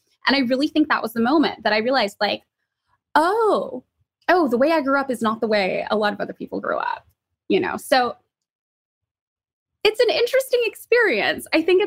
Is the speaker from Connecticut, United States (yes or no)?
no; Fresno, California, United States; But yeah, I am from Fresno, California. And when you tell people you're from Fresno, California, they usually respond by saying, I'm sorry.